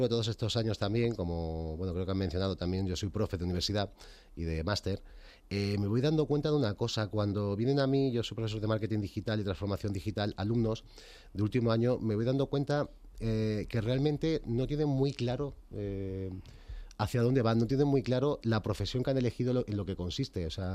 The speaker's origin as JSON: {"language": "Spanish", "town": "Granada", "region": "Andalusia", "country": "Spain", "lives_now": "Madrid, Spain", "said": "Yo no soy de aquí, de Madrid, yo soy de Granada, y decidí estudiar publicidad aquí en la Complutense."}